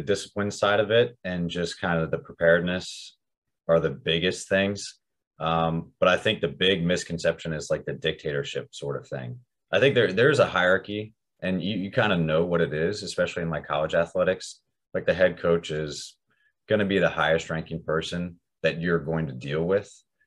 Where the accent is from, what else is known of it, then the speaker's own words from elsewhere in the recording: Oceanside, California, United States; I really like my hometown, like down in San Diego area, Oceanside to be specific.